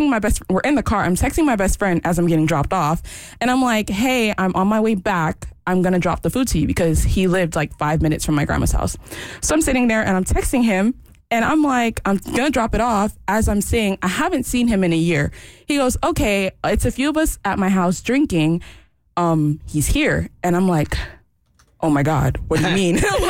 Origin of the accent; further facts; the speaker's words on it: Miami, Florida, United States; I'm originally from Miami.